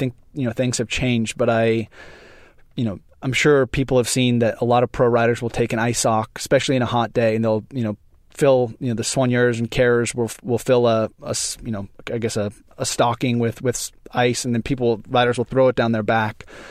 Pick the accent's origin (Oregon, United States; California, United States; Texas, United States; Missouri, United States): Oregon, United States; where we grew up in Oregon wasn't nearly as hot or humid.